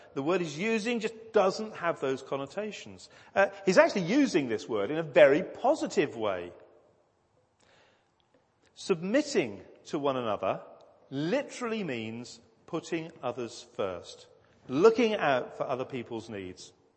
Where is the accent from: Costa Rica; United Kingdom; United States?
United Kingdom; East of England; Many of you know I grew up down in Suffolk